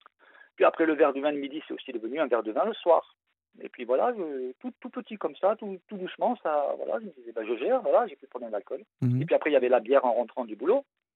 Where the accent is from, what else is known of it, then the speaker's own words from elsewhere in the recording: Marseille, Provence-Alpes-Côte d'Azur, France; now in Alsace, France; Marseille. Je suis marseillais. Alors, j'ai perdu l'accent parce que maintenant je suis installé en Alsace, mais sinon je suis marseillais.